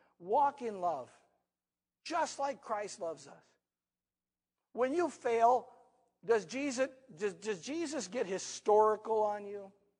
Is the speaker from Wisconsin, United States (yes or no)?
yes; Wisconsin, United States; As many of you know, I come from Wisconsin, born and raised there.